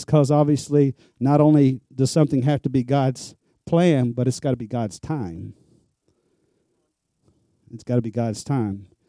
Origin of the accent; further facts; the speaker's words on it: United States; And, I'm from America. I'm thinking, sure, some people aren't Christians, but, this is America.